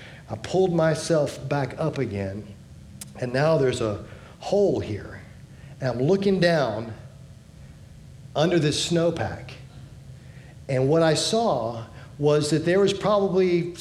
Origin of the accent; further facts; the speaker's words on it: Florida, United States; And we're like, we're from Florida. We know better.